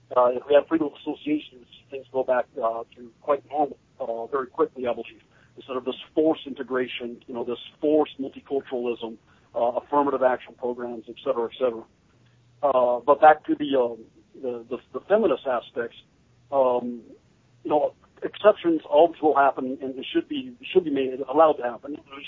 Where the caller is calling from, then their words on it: Tennessee, United States; I'm from East Tennessee.